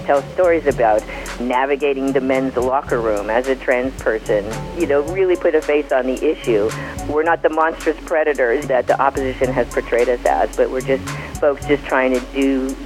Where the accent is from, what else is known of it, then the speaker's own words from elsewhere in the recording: San Mateo, California, United States; Well, I grew up in San Mateo, and as a trans child growing up in the early 70s, I was unique in that I didn't know any other trans kids